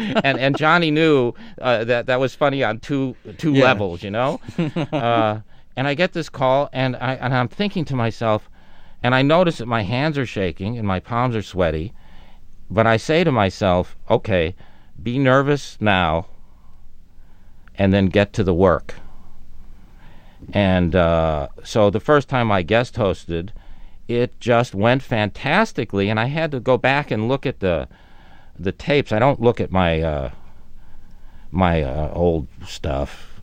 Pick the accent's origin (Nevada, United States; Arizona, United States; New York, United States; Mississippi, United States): Arizona, United States; Tucson; born or raised there; now in Los Angeles, United States